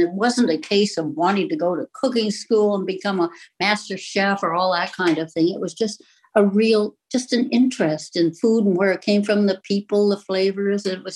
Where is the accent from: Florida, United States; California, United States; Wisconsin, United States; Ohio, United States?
California, United States; Los Angeles; I was born in Hollywood, and I grew up in the house where I am now, which is just a little ways east of the Grove.